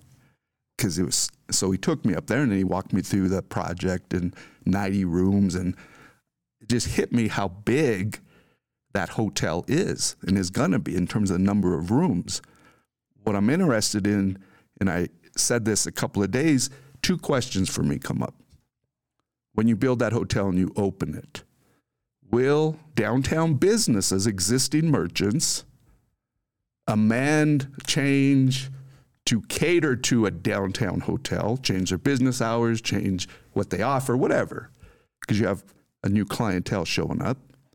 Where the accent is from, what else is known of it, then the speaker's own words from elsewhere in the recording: Alamosa, Colorado, United States; I want to thank you for that, because it's my hometown.